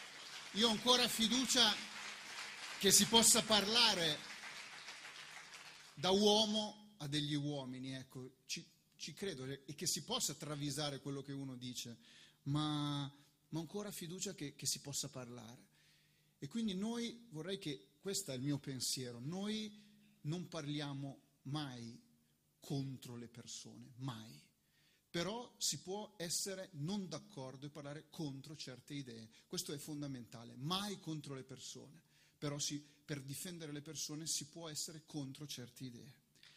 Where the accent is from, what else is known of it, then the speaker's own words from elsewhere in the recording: Piedmont, Italy; anche se qua siamo in terra lombarda, io sono piemontese, diversi anche politicamente.